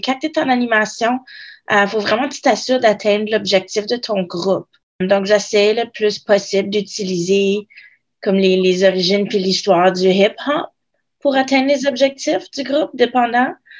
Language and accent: French; Ontario, Canada; surtout en tant que femme, surtout en tant que franco-ontarien